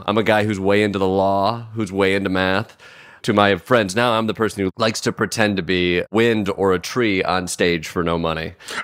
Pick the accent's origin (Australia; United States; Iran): United States; Kalamazoo, Michigan; That's right. Yes. Kalamazoo, Michigan.